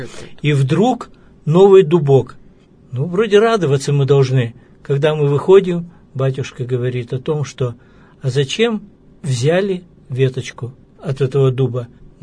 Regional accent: Ural, Russia; И вот мы приезжаем, мы с Урала.

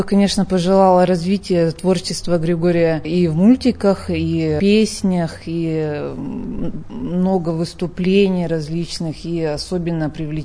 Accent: Berezovsky, Sverdlovsk Oblast, Russia; я сама лично из Березовска

